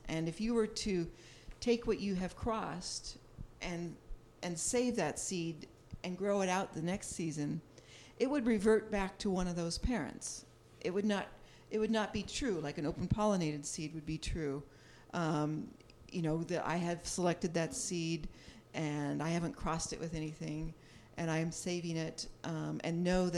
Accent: Napa, California, United States; decided I was ready to move back to my hometown of Napa, and did it.

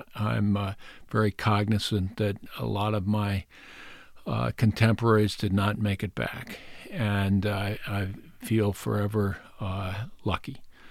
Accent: New Bedford, Massachusetts, United States; Work on your hometown. And New Bedford was a city that had all the problems of any other place

